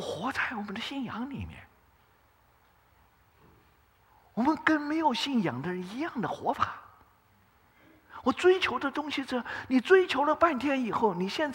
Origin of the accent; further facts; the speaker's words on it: China; 我们中国人讲，我们中国有句话也讲